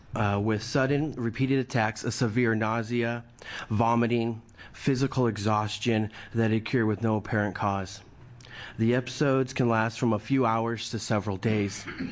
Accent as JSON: {"language": "English", "town": "Lowell", "region": "Oregon", "country": "United States", "said": "I am an Oregonian from Lowell, right outside the Eugene-Springfield area."}